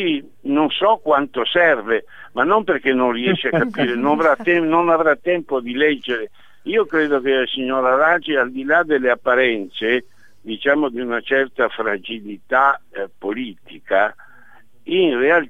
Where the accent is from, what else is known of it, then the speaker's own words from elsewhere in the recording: Padua, Veneto, Italy; born there; now in Rome, Italy; siamo entrambi cittadini padovani, cioè io sto a Roma da 47 anni ma sono nato a Padova.